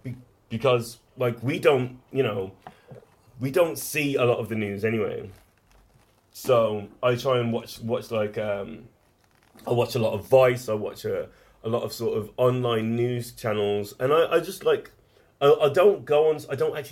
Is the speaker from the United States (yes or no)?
no; Wolverhampton, West Midlands, United Kingdom; So yeah, it was Wolverhampton, like